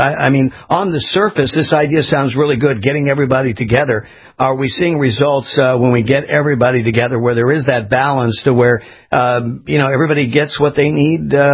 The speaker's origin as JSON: {"language": "English", "region": "California", "country": "United States", "tie": "born or raised there", "said": "I grew up in California where it was an absolute mess."}